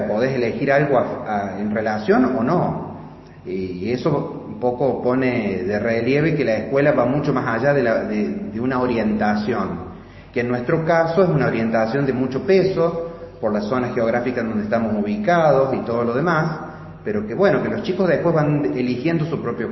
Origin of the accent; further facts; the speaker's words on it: Río Cuarto, Córdoba, Argentina; Yo vivo en Río Cuarto, soy de Río Cuarto, viajo a trabajar acá dos veces a la semana.